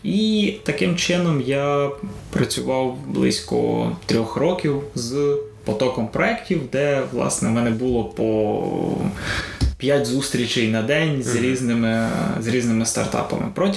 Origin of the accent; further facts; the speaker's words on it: Ivano-Frankivsk Oblast, Ukraine; Я з Коломийщини